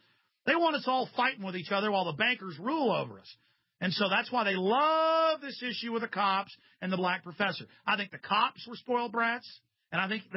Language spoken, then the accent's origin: English; Dallas, Texas, United States; I've seen it, you know, for myself, even growing up in Dallas.